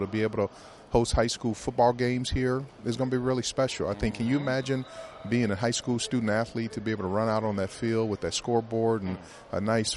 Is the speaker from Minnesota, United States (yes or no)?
yes; Minnesota, United States; I mean, I'm just so positive, you know, one being a Minnesotan, but seeing how good of a job that we did here.